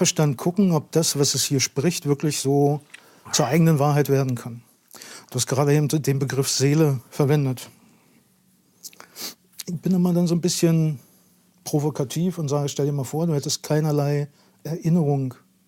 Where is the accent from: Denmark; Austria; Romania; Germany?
Germany; Berlin; now in Borne, Germany; Borne. Ist bei Bad Belzig, so südlich von Berlin. Ursprünglich bin ich Berliner, vielleicht hört man das an der Sprache dann so ein bisschen.